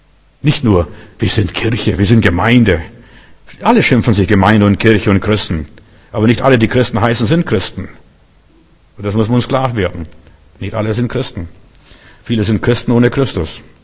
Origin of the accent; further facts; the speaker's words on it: Memel, Klaipėda County, Lithuania; Mein Vater, ich bin da auf dem Land groß geworden, mein Vater, der hat mal Ferkel vom Markt gekauft, wir sind im Memel auf dem Markt